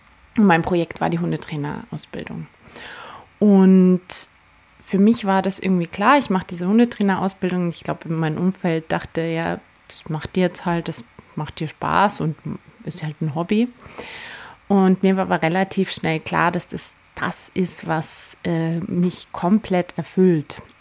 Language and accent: German; Austria; now in Munich, Germany; Ich bin 36 Jahre alt, ich bin ursprünglich Österreicherin, bin aber schon sehr, sehr lange in Deutschland, beziehungsweise war zwischendurch auch mal wieder weg, aber jetzt bin ich in München aktuell